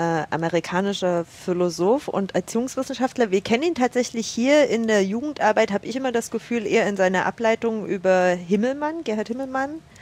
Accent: Chemnitz, Saxony, Germany; also born or lived in Bavaria; geboren in Karl-Marx-Stadt und aufgewachsen in Chemnitz, ohne quasi meinen Standort zu ändern. Ich bin aufgewachsen in einem Dorf bei Chemnitz, so ein knappes Vorwendekind, 87 geboren

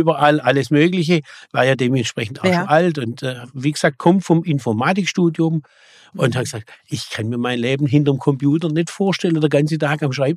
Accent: Waiblingen, Baden-Württemberg, Germany; Und ich brenne für Waiblingen, ich lebe für Waiblingen. Nicht nur Brot backen, sondern auch politisch. Mhm. Meine Heimat.

